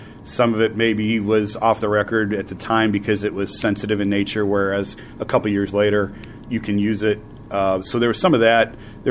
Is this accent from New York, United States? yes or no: no; Ohio, United States; when I'm from Northeast Ohio, and when you are from Northeast Ohio